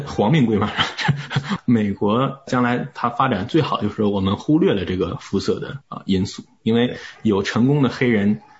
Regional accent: United Kingdom; 我觉得因为我从小在英国嘛，

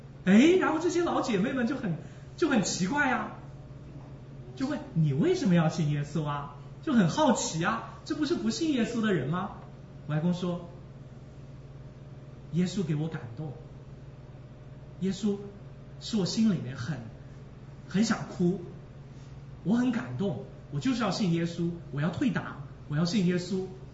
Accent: Ma'anshan, Anhui, China; 我们那里的因为是钢铁城市，我的家乡是安徽马鞍山，马鞍山就是大家可能学中学地理的时候都会学到的一个钢铁城市，所以我们家乡是产铁，现在不产铁了，铁矿差不多完了。

